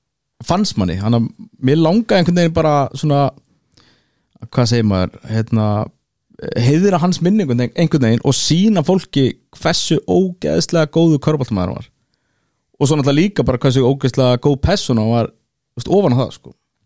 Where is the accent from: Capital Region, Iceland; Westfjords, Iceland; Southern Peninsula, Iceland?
Southern Peninsula, Iceland; Keflavík; skilur ég náttúrulega eldst upp í Keflavík, þannig að maður man alltaf eftir þessu